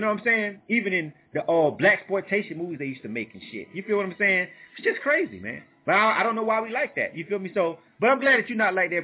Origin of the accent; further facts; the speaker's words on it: Florida, United States; now in Atlanta, United States; I'm born and raised in Florida. I'm originally a Florida boy